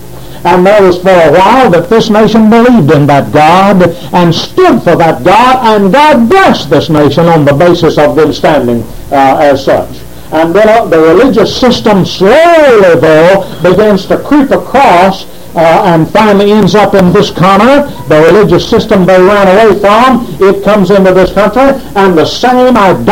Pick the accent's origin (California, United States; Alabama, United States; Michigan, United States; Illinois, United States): Alabama, United States; Elba; I was raised up in Elba, Alabama, and that's a little bitty town about 90 miles south of Montgomery.